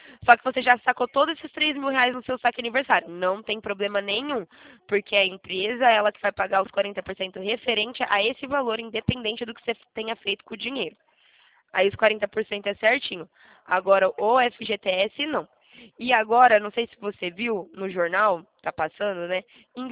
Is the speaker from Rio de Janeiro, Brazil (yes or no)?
no; Presidente Prudente, São Paulo, Brazil; eu sou de Presidente Prudente, eu sou aqui do interior de São Paulo.